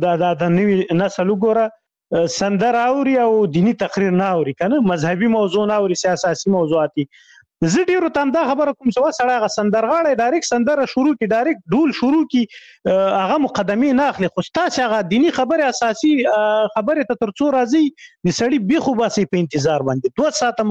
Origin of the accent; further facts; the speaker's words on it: Khyber Pakhtunkhwa, Pakistan; ما ماشومتوب په شمشتو کې تیر کړی، شمشتو مهاجرینو کمپوس